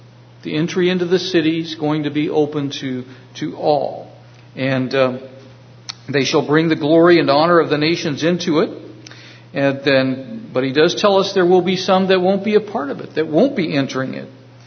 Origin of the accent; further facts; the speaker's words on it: United States; you're going to know that I grew up in the United States. I was an American. It doesn't make me better. It's just where I grew up.